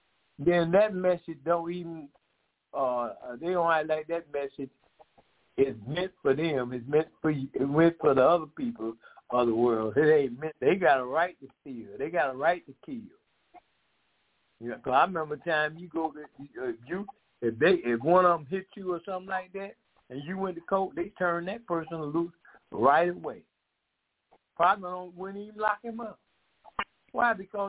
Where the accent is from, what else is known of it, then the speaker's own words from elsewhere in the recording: Puerto Rico; I'm from Puerto Rico. I'm a human being.